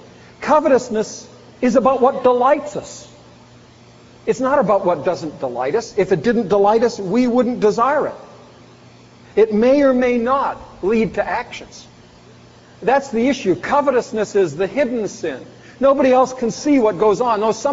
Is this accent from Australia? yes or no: no; Canada; I don't want to exempt myself as a Canadian from that.